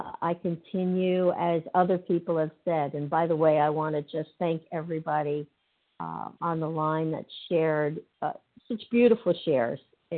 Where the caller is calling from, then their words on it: New Jersey, United States; I'm calling from New Jersey